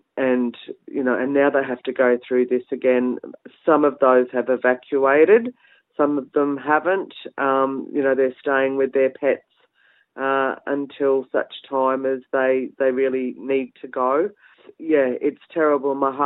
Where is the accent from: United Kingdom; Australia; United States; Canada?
Australia; now in Labrador, Australia; Hi, I'm my mob's Githabul, Bundjalung, so neighbouring mob of the Gold Coast, Yugambeh language speaking people. So just at the back of Bow Desert, and I live on the northerly side of the Gold Coast in Labrador currently.